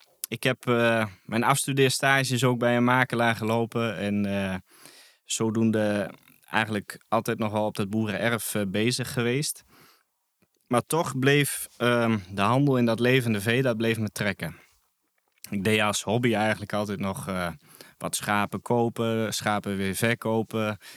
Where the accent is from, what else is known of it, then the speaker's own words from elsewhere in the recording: Doetinchem, Gelderland, Netherlands; En ik ben geboren in de Achterhoek in Doetinchem.